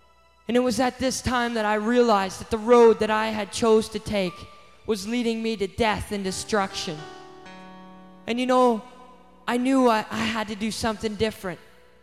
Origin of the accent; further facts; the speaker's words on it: Windsor, Ontario, Canada; I'm 18 years old, and I'm from Windsor, Ontario.